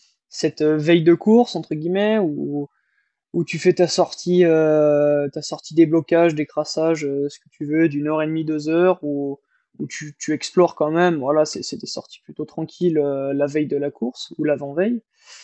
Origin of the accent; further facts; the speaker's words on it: Nantes, Pays de la Loire, France; Et j'ai fait le choix de partir de Nantes, ma région natale, pour m'installer, dans les Alpes.